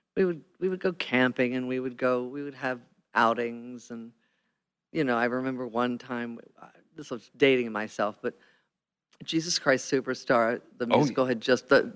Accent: Baltimore, Maryland, United States; Yeah, I from the time I was born, I grew up in Baltimore in the northwest suburbs, went to college at Maryland.

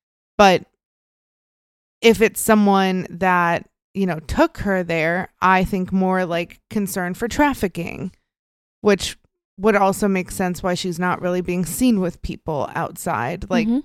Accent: Midwest, United States; I'm from the Midwest. I get a yap.

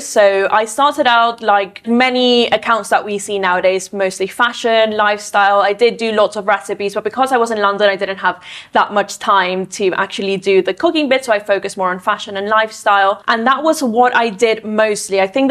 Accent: Ecuador; since I'm Latina, I'm from Ecuador.

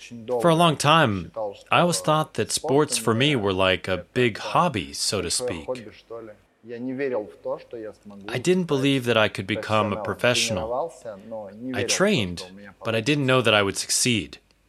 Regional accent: Vladivostok, Primorsky Krai, Russia; moved away as an adult; now in Japan; I'm from Vladivostok, which is close to Japan. Japanese culture has a strong influence in our city.

